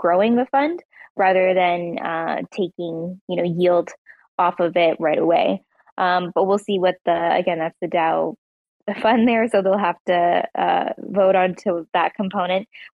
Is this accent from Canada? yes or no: yes; Ontario, Canada; now in Mexico; we are all from Ontario, Canada. We all met online, though, interestingly enough, even though we were like grew up like an hour or two from each other.